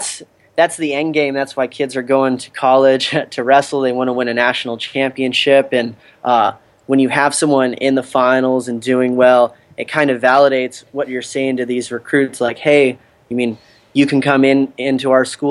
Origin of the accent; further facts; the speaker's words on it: California, United States; As you guys know, I'm from California, and I believe Kansas has more four-year programs with wrestling for college than California does